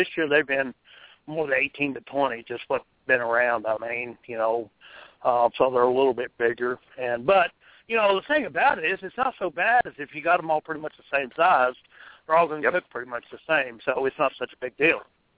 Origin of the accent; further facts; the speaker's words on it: New Mexico, United States; because I grew up in New Mexico, and so we trout fished a lot.